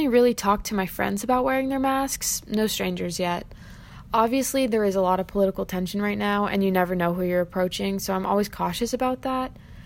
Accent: Connecticut, United States; I am proud to say I'm from Connecticut, which handled the virus pretty well.

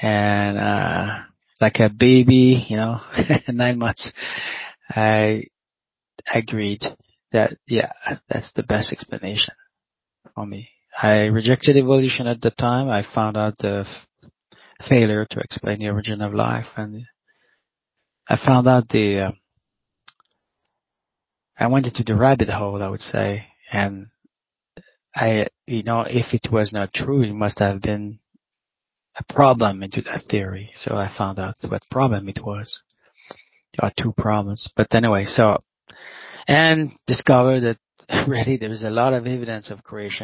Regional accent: Quebec, Canada; English is a second language; I was born in Quebec suburb. Until 22, and I was Catholic, you know, I was brought Catholic

